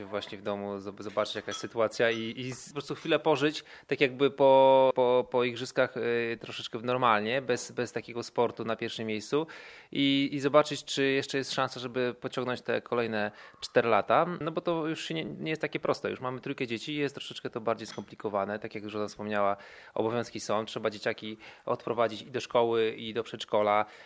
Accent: Mrągowo, Warmian-Masurian Voivodeship, Poland; Ja jestem z Mrągowa

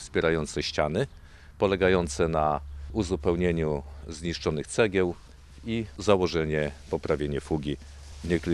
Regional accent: Dąbrowy, Masovian Voivodeship, Poland; Tak, pochodzę z takiej miejscowości Dąbrowy. Moje rodzinne strony to jest parafia Myszyniec, obecnie parafia Dąbrowy, Puszcza Kurpiowska, Kurpie Zielone.

